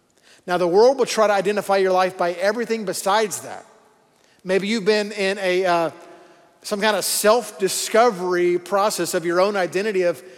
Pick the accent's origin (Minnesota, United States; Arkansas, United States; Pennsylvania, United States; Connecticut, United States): Arkansas, United States; also born or lived in Texas; Used to have hair. I was born in Texas. There you go. Okay. Yeah. You always know there's Texans in the room, okay? Because they will let you know. Was raised in Arkansas.